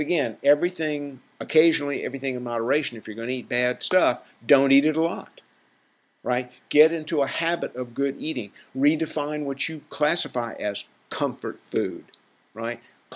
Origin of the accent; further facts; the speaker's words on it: the South, United States; I mean, I'm from the South, so, you know, we all talk about, oh, we're going to have some comfort food, y'all.